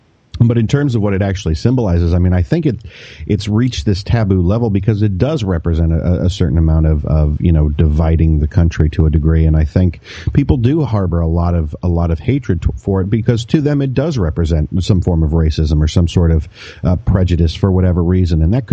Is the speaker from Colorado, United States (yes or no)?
yes; Colorado, United States; also born or lived in Indiana / New York City; growing up mostly as a Yankee, I guess you could call me, you know, I grew up in Colorado, then I lived in Indiana, and then moved out to New York City.